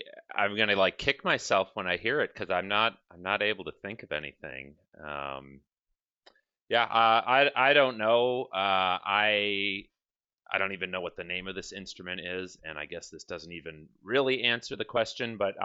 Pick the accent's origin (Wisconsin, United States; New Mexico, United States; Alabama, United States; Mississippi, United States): Wisconsin, United States; Milwaukee; I don't know if I've told you this, Neil, but I'm originally from Milwaukee.